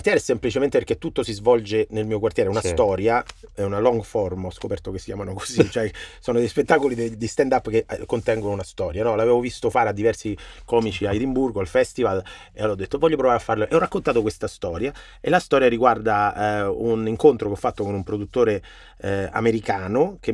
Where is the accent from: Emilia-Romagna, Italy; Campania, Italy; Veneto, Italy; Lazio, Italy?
Lazio, Italy; Rome; born there; Roma, ma noi che siamo nati a Roma, Roma ce la portiamo